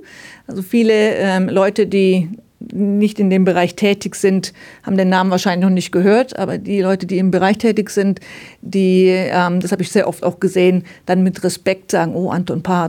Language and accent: German; Aalen, Baden-Württemberg, Germany; Nein, ich komme aus Deutschland, das hast du genau richtig gehört. Aus Süddeutschland, aus Aalen in Baden-Württemberg.